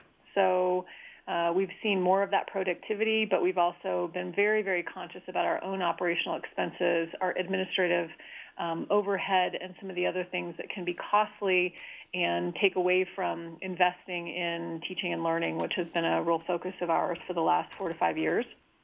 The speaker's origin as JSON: {"language": "English", "town": "Flagstaff", "region": "Arizona", "country": "United States", "tie": "born or raised there", "said": "I'm a Rocky Mountain girl, born and raised in Flagstaff, Arizona, near the Grand Canyon"}